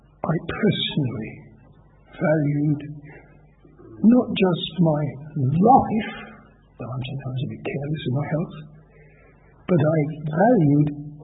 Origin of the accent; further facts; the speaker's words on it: Harrow, London, United Kingdom; in 1952, when I was 17, we had the terrible Harrow accident in my hometown